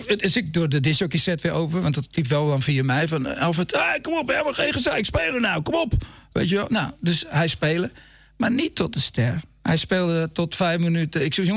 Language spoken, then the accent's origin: Dutch; Bussum, North Holland, Netherlands; Die ken ik uit Bussum, waar ik vandaan kom.